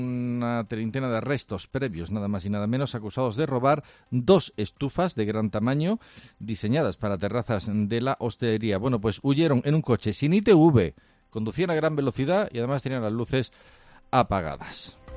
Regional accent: Granada, Andalusia, Spain; porque la gente de Granada, los que somos de Granada, sí queremos a nuestras ciudades

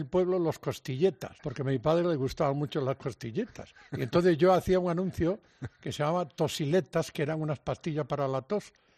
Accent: Padrón, Galicia, Spain; Aunque yo era pequeñito y no lo supe, a los 3 días me llevaron para Padrón. Y yo, desde que tengo uso de razón, soy de Padrón.

